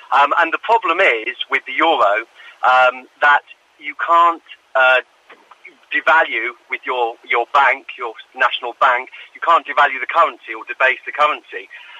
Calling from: Marbella, Andalusia, Spain; Good morning. … from Marbella.

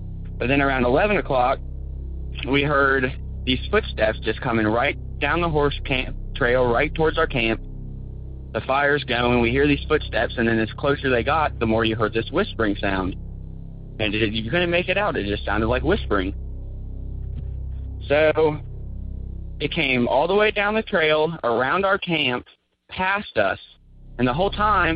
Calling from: Galloway, Ohio, United States; Hey, Tony and Jenny. … I'm from Galloway, Ohio

